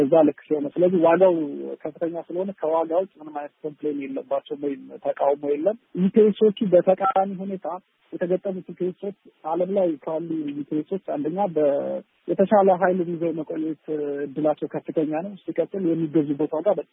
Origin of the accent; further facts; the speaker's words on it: Kimir Dingay, Amhara, Ethiopia; ያደኩበት ሀገር ክምር ድንጋይ ይባላል። የመብራት አቅርቦት አልነበረንም እና በግል ጀኔሬተር እንጠቀም ነበረ።